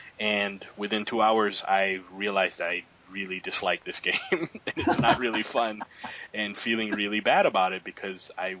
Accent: Hawaii, United States; you know, we grew up in Hawaii.

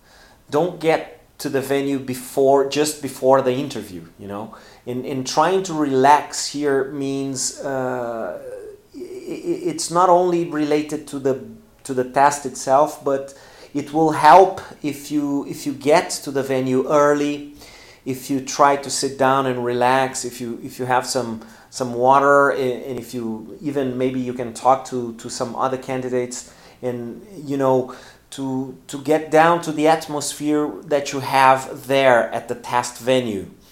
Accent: Porto Alegre, Rio Grande do Sul, Brazil; English is a second language; I'm speaking from the south of Brazil. I'm speaking from Porto Alegre.

